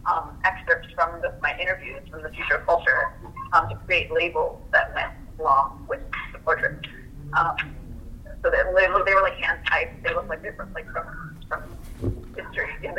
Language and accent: English; Philippines; like I'm Filipina